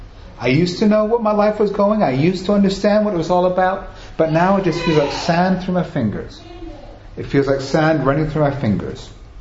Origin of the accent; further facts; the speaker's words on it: England, United Kingdom; also born or lived in Germany / Italy; now in United States; I'm born in Germany, grew up in England, I'm an American, 10 years in Italy.